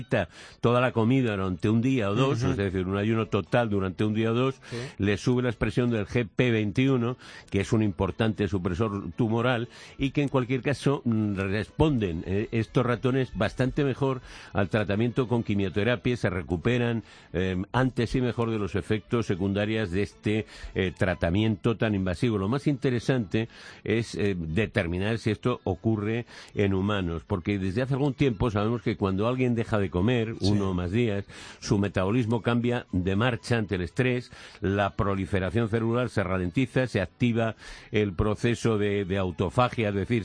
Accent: Madrid, Community of Madrid, Spain; yo como madrileño

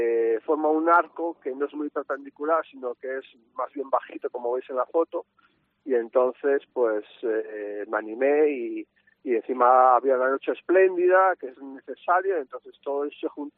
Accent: Luarca, Asturias, Spain; Más que nada porque me ayuda a ayudar a mi pueblo, a Luarca.

